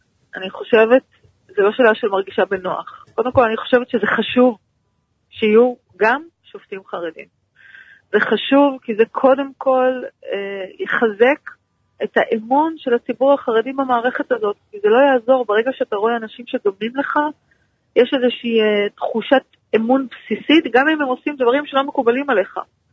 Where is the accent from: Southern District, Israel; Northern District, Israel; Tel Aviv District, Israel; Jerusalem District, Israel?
Jerusalem District, Israel; Jerusalem; אני ירושלמית